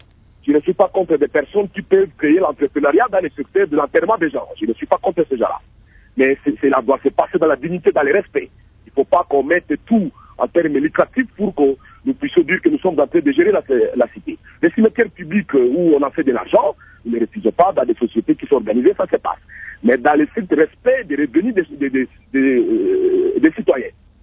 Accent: DR Congo; chez nous, à l'RDC

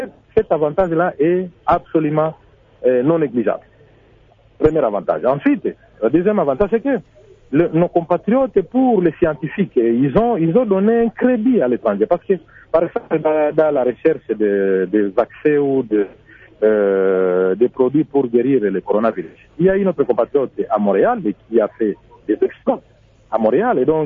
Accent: DR Congo; chez nous, au Congo, nous appliquons les jus sanguinis

